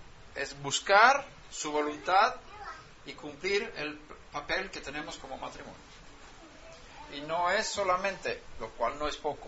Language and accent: Spanish; Sweden; first language Swedish; Spanish is a second language; aunque sea en hebreo, aunque sea en español, aunque sea en sueco, que es mi lengua materna